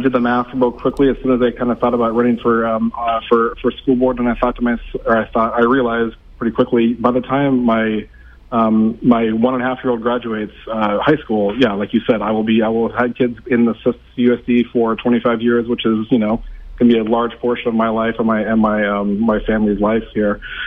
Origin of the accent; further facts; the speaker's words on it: Chico, California, United States; So I'm a Chico native. You're born and raised in Chico. I've been here my whole life.